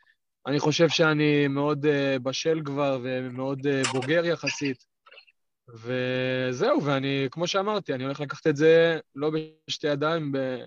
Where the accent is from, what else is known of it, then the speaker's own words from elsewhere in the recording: Beersheba, Southern District, Israel; אז אני גדלתי בבאר שבע